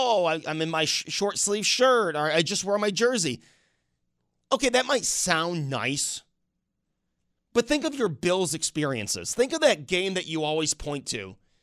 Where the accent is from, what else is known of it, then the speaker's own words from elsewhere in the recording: Buffalo, New York, United States; and I'm from Buffalo